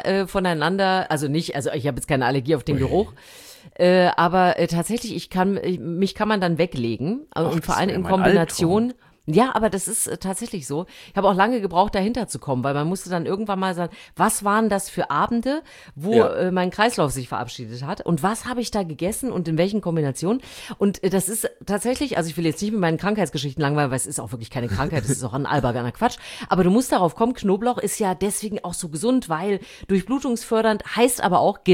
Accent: Thuringia, Germany; so hieß das bei uns in Thüringen auch

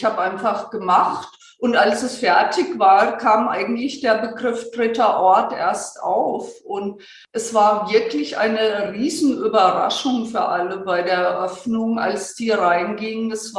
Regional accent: Würzburg, Bavaria, Germany; ich komme aus Würzburg

